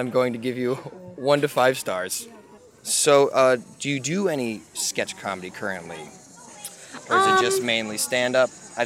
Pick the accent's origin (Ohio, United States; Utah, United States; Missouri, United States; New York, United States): Ohio, United States; Streetsboro; You're a comedian, which I just learned from my hometown of Streetsboro.